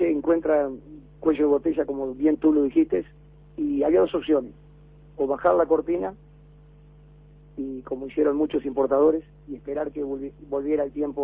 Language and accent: Spanish; Uruguay; nosotros somos diferentes a Argentina, o somos diferentes a Brasil